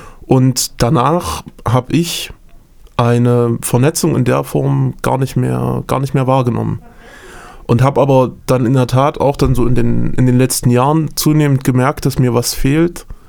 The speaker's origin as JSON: {"language": "German", "town": "Jena", "region": "Thuringia", "country": "Germany", "tie": "born or raised there", "said": "Ich bin in Jena geboren und aufgewachsen"}